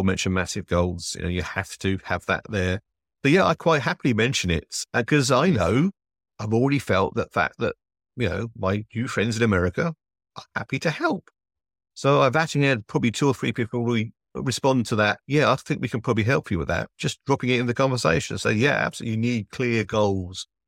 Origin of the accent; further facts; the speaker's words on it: England, United Kingdom; accent: English; apparently you do really like the English voice. My accent apparently is a major plus point.